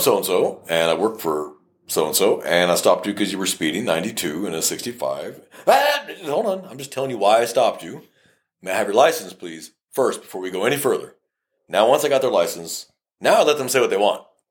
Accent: California, United States; because I was raised on a ranch. But I was raised in California, right?

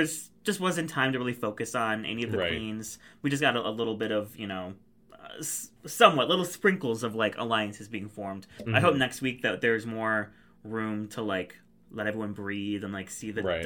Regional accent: United States; me, it's me, I'm stupid American.

